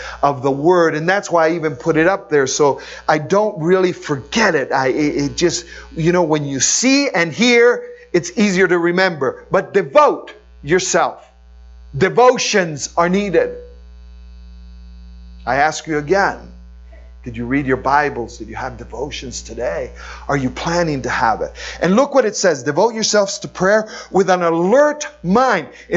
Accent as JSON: {"language": "English", "country": "Chile", "tie": "born or raised there", "first_language": "Spanish", "second_language": "English", "said": "my spiritual language still is Spanish, because I grew up in Chile. So I lived in Chile for over 50 years. So I learned English. I grew up with Spanish, but my mother taught me English when we would come to the States."}